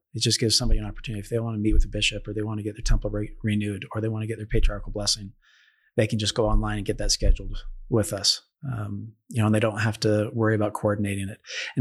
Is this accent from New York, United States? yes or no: no; Mesa, Arizona, United States; now in Bountiful, United States; So I live in Bountiful, Utah. I grew up in Mesa, Arizona, which to me is